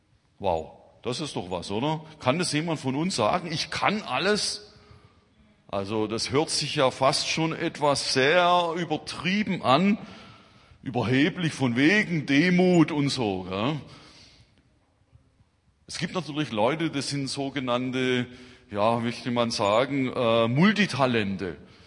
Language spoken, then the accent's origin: German; Swabia, Germany; ich komme ja ursprünglich, oder wir kommen ursprünglich aus Schwaben